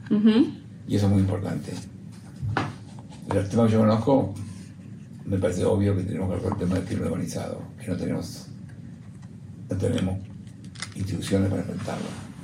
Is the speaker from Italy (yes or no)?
yes; Italy; sobre todo los amigos somos muy italianos